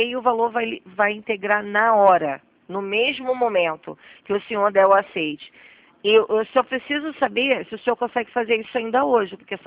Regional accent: Rio de Janeiro, Brazil; Sou carioca, né? Só tem um sotaque de carioca mesmo.

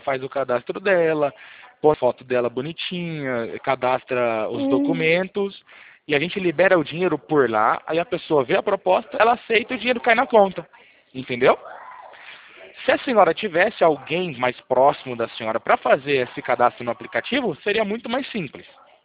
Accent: Pirassununga, São Paulo, Brazil; Eu sou de Pirassununga.

